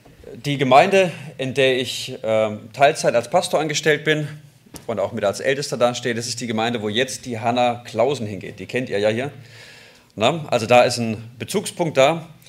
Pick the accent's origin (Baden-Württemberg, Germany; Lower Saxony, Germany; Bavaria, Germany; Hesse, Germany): Baden-Württemberg, Germany; moved away; Wir kommen eigentlich aus Baden-Württemberg und sind jetzt seit, ja, bald sind es 3 Jahre, im Sommer sind es 3 Jahre, jetzt hier oben in Schleswig-Holstein.